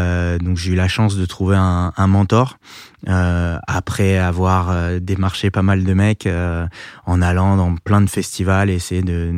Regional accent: France; Et je lui ai dit, voilà, je suis français

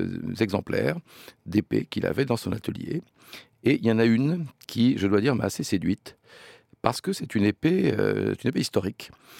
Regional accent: Lyon, Auvergne-Rhône-Alpes, France; je souhaiterais faire remplacer le home sur le pommeau par un lion parce que je suis natif de Lyon.

